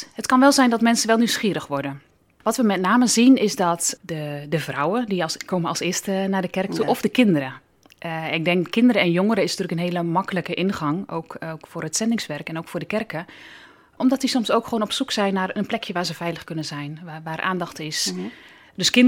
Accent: Netherlands; En daar kunnen wij als Nederlanders zeker wel iets van leren.

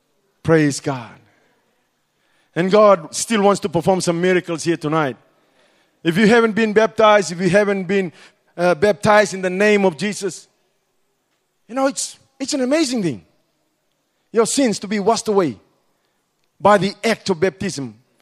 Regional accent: Fiji; My accent was totally different. I said, I'm from Fiji.

